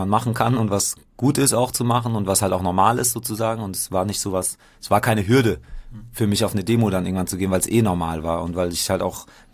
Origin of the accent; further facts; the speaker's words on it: Heidelberg, Baden-Württemberg, Germany; Und dann bin ich ja in Heidelberg groß geworden und da gab es damals das Autonome Zentrum.